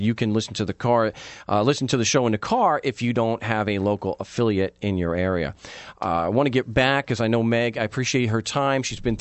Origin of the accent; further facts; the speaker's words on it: New York, United States; because I'm from Long Island, I've lived there most of my life.